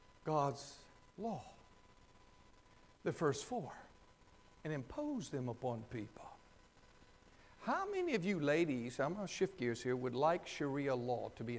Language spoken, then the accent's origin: English; the South, United States; Hell, I grew up in the South.